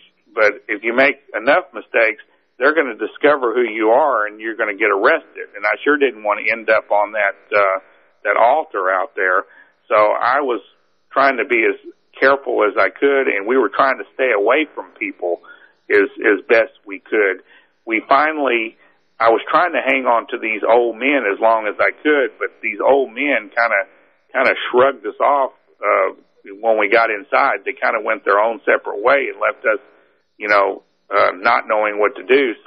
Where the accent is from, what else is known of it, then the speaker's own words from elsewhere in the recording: Texas, United States; You know, I'm from Texas, so, you know, I've never seen any kind of trees that big.